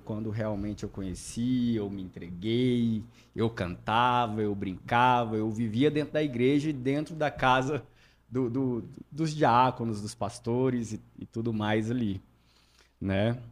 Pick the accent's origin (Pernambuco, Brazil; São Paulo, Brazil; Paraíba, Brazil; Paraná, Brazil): Pernambuco, Brazil; born there; Eu nasci no Pernambuco.